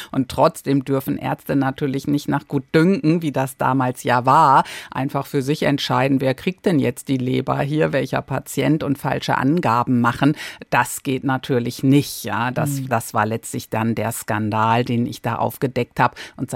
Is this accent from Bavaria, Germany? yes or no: no; Lower Saxony, Germany; ich komme aus Ostfriesland ursprünglich